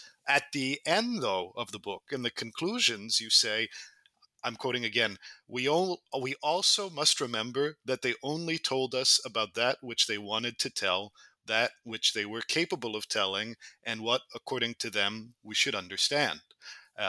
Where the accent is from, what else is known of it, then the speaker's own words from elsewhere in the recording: United States; And so I grew up in the United States. I had to read parts of Primo Levi actually in high school.